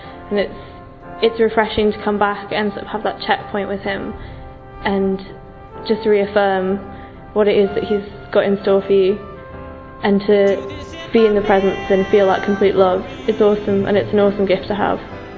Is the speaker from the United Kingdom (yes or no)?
yes; England, United Kingdom; I'm 19. I'm from England.